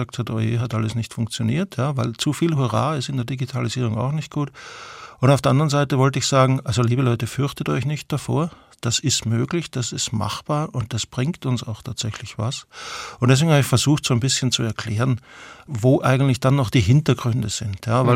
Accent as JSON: {"language": "German", "country": "Austria", "said": "ich würde nicht als Österreicher sagen"}